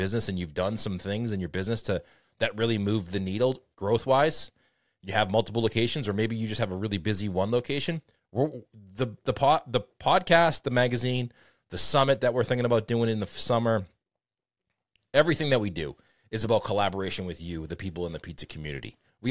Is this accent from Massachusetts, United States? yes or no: yes; Boston, Massachusetts, United States; I'm from Boston, so.